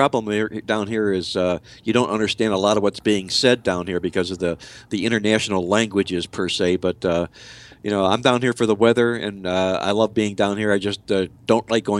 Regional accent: Cleveland, Ohio, United States; now in Miami, United States; I'm from Cleveland, Ohio, moved down here 15 years ago, and everybody down here is from somewhere.

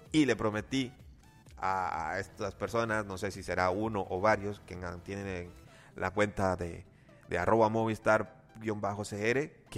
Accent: Costa Rica; porque en mi pueblo no hay, así que tengo que trasladarme a la aldea siguiente, que son unos 30 minutos en auto para ir al cine de esa otra aldea. No son aldeas, no crean que Costa Rica vivimos tan atrás

